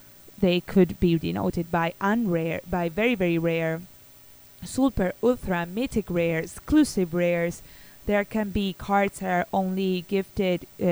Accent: Argentina; I mean, I'm from Argentina, and there are tournaments in Argentina.

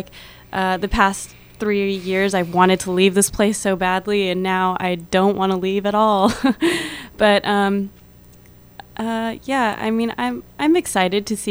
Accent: Sacramento, California, United States; I'm from Sacramento, and I went to an all-girls Catholic school.

